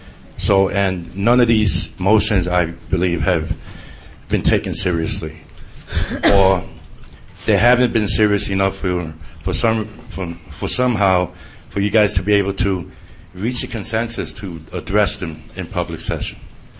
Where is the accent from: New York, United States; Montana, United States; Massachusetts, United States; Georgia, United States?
New York, United States; now in California, United States; And as a New Yorker that's implanted in California